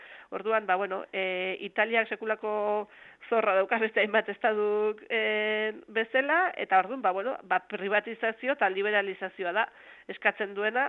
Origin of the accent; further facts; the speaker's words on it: Oñati, Basque Country, Spain; festa azaten da gure herrian